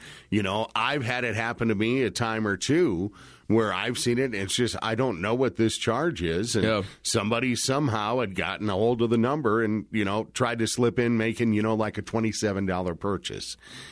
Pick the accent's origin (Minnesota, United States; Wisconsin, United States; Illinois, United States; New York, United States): Minnesota, United States; also born or lived in North Dakota; No, I grew up in Minnesota, North Dakota.